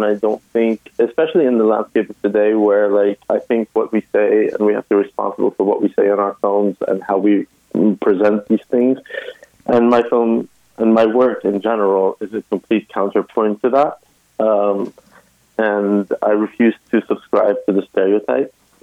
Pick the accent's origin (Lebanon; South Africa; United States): Lebanon; the school that I went to when I was growing up in Lebanon, during that short period of time that I was there, was actually a Quaker school.